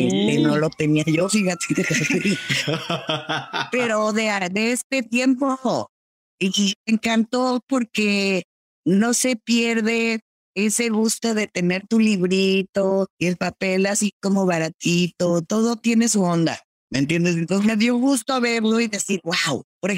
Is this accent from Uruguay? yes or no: no; Mexico; yo como latina, como mexicana